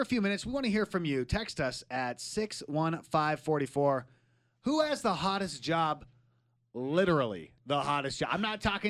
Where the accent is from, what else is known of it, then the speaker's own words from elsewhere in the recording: Arizona, United States; I grew up in Arizona, so I'm used to it.